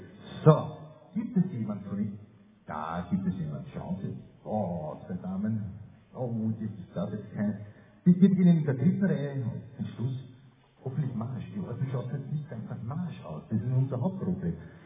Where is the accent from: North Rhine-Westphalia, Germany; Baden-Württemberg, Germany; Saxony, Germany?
North Rhine-Westphalia, Germany; Cologne; Achso, ich komme aus Köln.